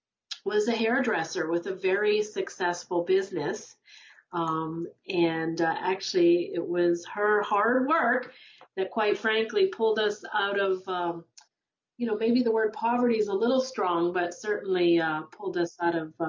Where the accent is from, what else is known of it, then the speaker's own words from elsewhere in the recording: Boston, Massachusetts, United States; also born or lived in Europe / Japan; My father was career military, so I grew up all over the world, all over the United States. I was able to live in Europe. I was able to live in Japan. And when my dad retired, we all moved back home. Home was in the greater Boston are